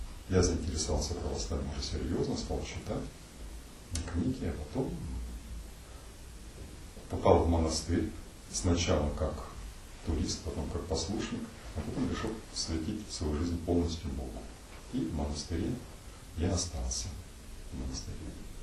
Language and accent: Russian; Irkutsk, Irkutsk Oblast, Russia; я сам из Иркутска